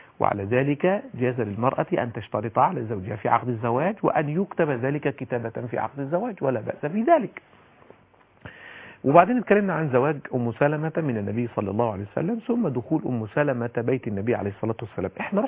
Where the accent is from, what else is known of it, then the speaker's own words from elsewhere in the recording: Egypt; في واحده بتقول والله انا ما اقدرش جوزي يتجوز عليا، عندنا في مصر كتير قوي الظاهره دي